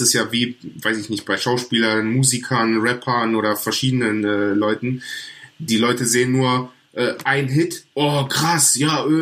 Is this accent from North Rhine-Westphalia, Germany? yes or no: yes; Cologne, North Rhine-Westphalia, Germany; ich komme aus Köln, hier war das an Karneval